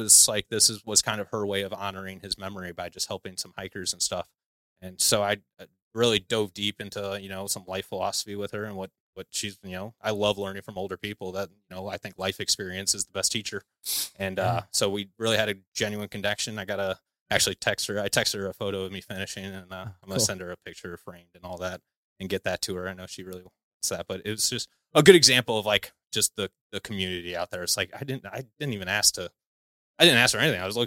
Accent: St. Louis, Missouri, United States; also born or lived in Jacksonville, United States / Orlando, United States / Milwaukee, United States; growing up in St. Louis, you know, I lived in Jacksonville, Florida, Orlando, Florida, Milwaukee. Like, I've always kind of been in big cities, and I've never really had a long-term time in a small town like that.

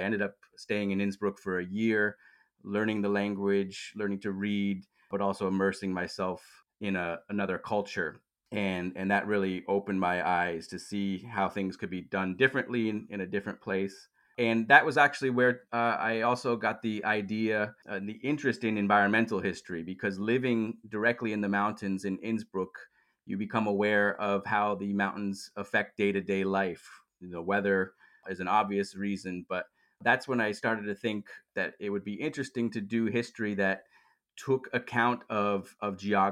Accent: Colchester, Vermont, United States; I'm from Vermont originally. I'm from Colchester, Vermont. I was born and raised there. And that's in the northwestern part of the state on a big lake called Lake Champlain.

